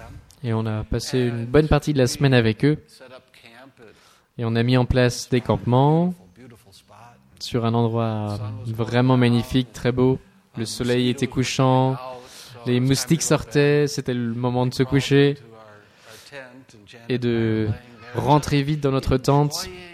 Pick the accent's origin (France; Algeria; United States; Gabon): United States; Minnesota; Donc on vient des États-Unis à l'origine, du Minnesota. Et le Minnesota est l'endroit des 10 000 lacs. Et proche de la frontière canadienne